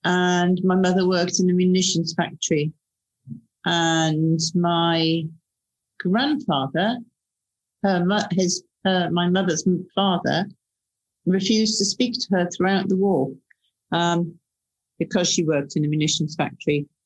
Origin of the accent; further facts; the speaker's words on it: Wales, United Kingdom; I grew up in Wales in a family that was sort of quite divided, I think, over the issue of peace.